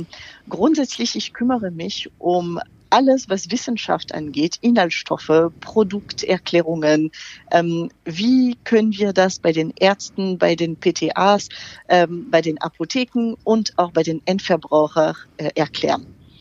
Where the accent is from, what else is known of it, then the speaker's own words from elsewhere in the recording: France; German is a second language; Ich bin Französin, wie man das überhaupt nicht hören kann.